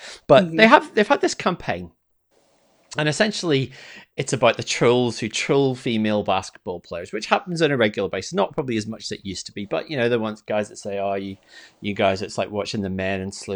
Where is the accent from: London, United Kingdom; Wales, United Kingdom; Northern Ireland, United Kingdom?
Northern Ireland, United Kingdom; moved away as an adult; now in Scotland; Except I'm not Scottish, I'm Northern Irish, but, you know, still.